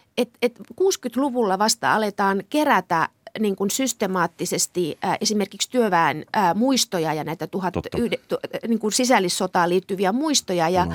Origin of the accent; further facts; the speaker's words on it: Kemi, Lapland, Finland; moved away as an adult; mä oon 67 syntynyt ja kasvoin Kemissä, josta 80-luvun puolivälin jälkeen lähdin